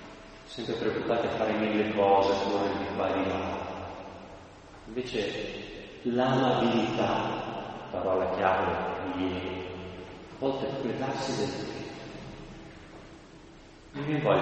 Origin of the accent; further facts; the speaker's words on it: Milan, Lombardy, Italy; si vede che sono proprio milanese come voi